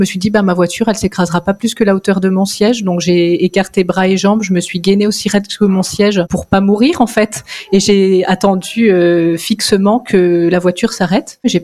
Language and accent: French; Auvergne-Rhône-Alpes, France; J'ai grandi en Auvergne, donc à proximité des volcans.